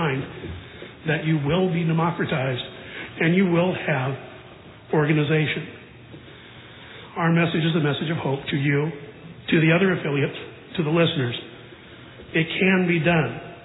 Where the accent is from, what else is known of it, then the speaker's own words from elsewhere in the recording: Fresno, California, United States; I'm from Fresno, California